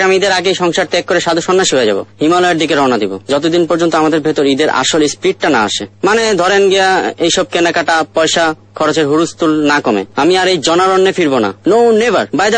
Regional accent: Mymensingh, Mymensingh Division, Bangladesh; জি না, আমার দেশের বাড়ি ময়মনসিংহ।

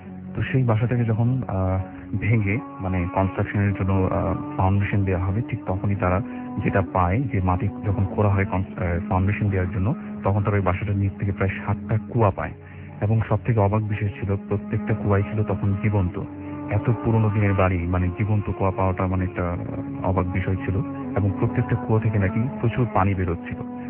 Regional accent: Dhaka, Dhaka Division, Bangladesh; পুরান ঢাকা থেকে এসেছি।

